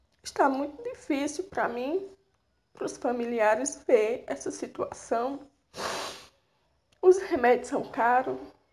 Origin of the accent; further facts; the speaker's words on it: São José de Belmonte, Pernambuco, Brazil; sou de São José de Belmonte. Moro na Vila Delmiro, próximo a Ureas Parque.